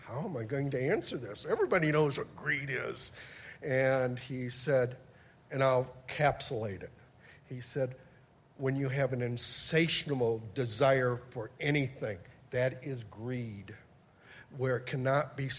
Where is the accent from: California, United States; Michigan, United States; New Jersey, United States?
Michigan, United States; Ann Arbor; I'm from Ann Arbor.